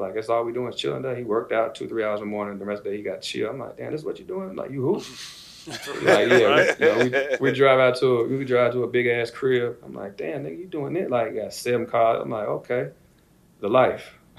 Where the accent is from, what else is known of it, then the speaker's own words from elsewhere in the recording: Louisville, Kentucky, United States; I'm from Kentucky, so I didn't watch basketball growing up.